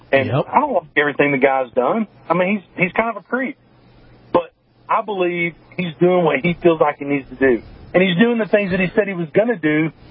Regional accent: Arkansas, United States; So that's the first thing people say when I tell them I'm from Arkansas.

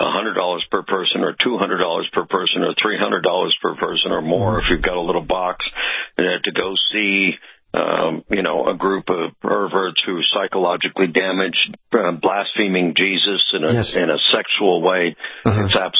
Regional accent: New York City, New York, United States; my father was on Broadway, so I grew up on Broadway, and the Dodgers were Brooklyn Dodgers.

